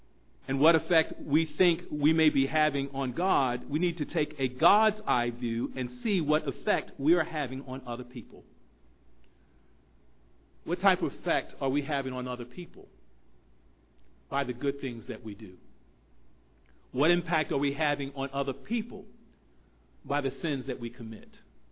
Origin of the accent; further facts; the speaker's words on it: Baltimore, Maryland, United States; I want to just review a few statistics just in, you know, my hometown, Baltimore City.